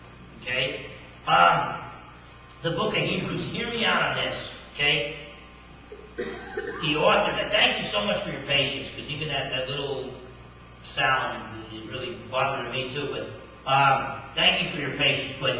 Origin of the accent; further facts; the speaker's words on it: New Jersey, United States; I'm from New Jersey, okay? I grew up in Essex County, New Jersey. That's why the heavenly voice, I know you picked up on that.